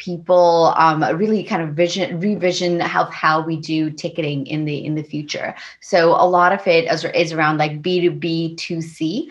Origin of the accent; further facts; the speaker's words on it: India; I'm Indian, but for us, it was, you know, English was the first language. Then I moved back and learned Hindi.